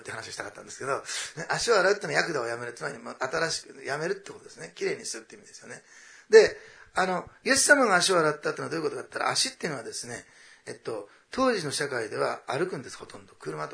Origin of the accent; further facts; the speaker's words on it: Osaka, Japan; 私は大阪出身なんですけど、大阪の名物は、岩おこしと岩さんなんですね。